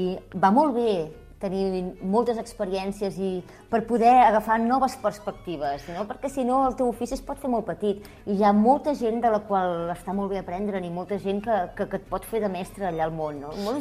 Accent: La Garriga, Catalonia, Spain; born there; Jo vaig néixer a la Garriga i he viscut a molts llocs, però ara començo a empaltar-me aquí i a fer-hi arrels i m'hi sento molt d'aquí ara.

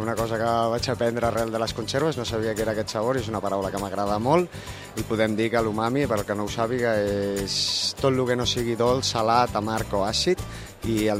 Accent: Cabrera de Mar, Catalonia, Spain; jo soc de Cabrera de Mar, soc d'un lloc de mar, però la muntanya sempre m'ha agradat molt

